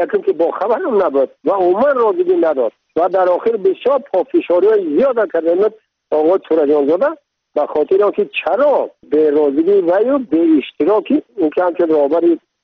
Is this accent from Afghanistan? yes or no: no; Tajikistan; first language Tajik; من تاجیک هستم، تو هم تاجیک هستی، زبان منم تاجیک هست، دینم این هست